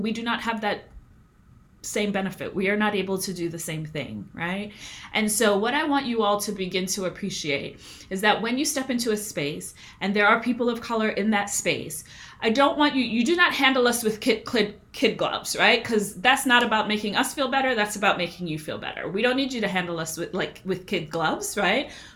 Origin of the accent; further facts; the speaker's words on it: Brooklyn, New York, United States; Now, I grew up in Brooklyn, New York, but I am Jamaican, right? So I am not, and I'm a first generation American. My whole family is Jamaican.